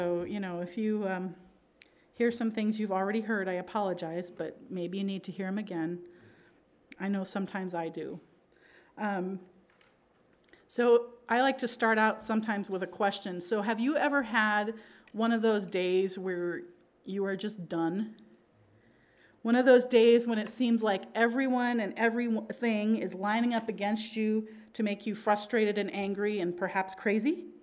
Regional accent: Pakistan; So I'm a missionary kid, and I grew up in Pakistan.

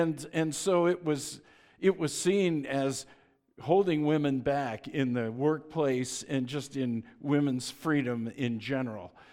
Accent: Boulder, Colorado, United States; not only did I grow up in the 60s and 70s, but I grew up in Boulder in the 60s and 70s.

